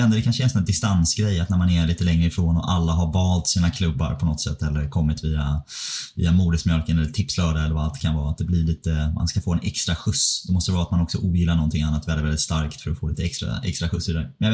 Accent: Stockholm, Stockholm County, Sweden; now in England, United Kingdom; jag är stockholmare och har mina derbyrivaler som jag inte vill ha någon framgång förstås.

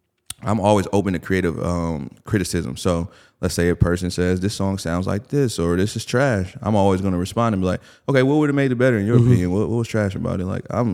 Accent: Milwaukee, Wisconsin, United States; I'm already from Milwaukee. And, you know, being from Milwaukee, you got to work super hard to be seen.

